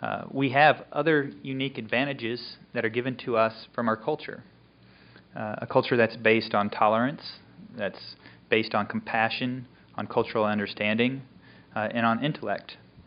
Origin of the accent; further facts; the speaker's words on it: United States; I want to issue you a formal apology for me as an American